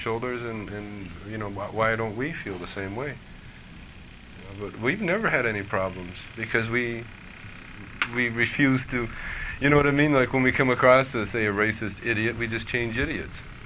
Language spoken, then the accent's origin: English; Canada; I grew up in Canada, I remember. We moved from the country into this little quiet little neighborhood. we lived in the woods